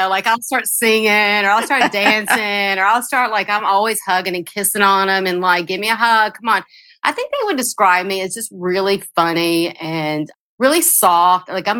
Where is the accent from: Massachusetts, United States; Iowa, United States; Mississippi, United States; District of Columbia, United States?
Mississippi, United States; I mean, it was always something that being Greek American in Mississippi and having two strong cultures around me